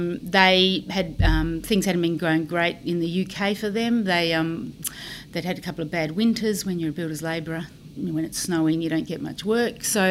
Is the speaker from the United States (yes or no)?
no; Wanneroo, Western Australia, Australia; Okay, so I grew up in Wanneroo in the northern suburbs of Perth. So my parents were immigrants. My mum was English, my dad's Irish. They came out to Australia in 1970 through the £10 POM program, so assisted package.